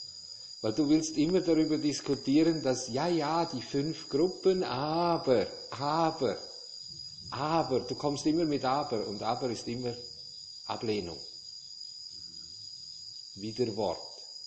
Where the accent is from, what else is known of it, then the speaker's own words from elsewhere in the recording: St. Moritz, Graubünden, Switzerland; ich bin Schweizer, ich komme, deshalb bin ich ja aus St. Moritz weg.